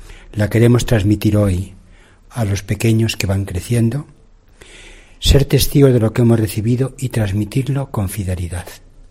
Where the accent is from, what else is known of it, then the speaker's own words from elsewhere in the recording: Ávila, Castile and León, Spain; yo soy de Ávila